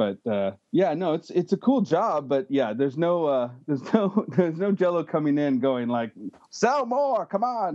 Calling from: Oakland, California, United States; I am joining you from Oakland, California.

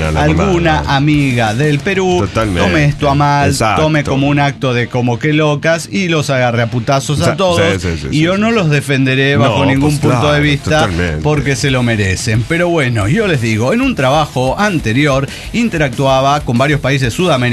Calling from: Mexico City, Mexico; desde Ciudad de México, un desintegrado saliendo del closet.

